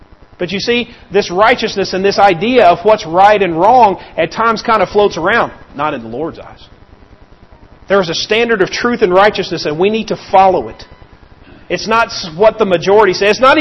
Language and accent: English; Kentucky, United States; I was raised in Kentucky, so my baseball team growing up was the Cincinnati Reds.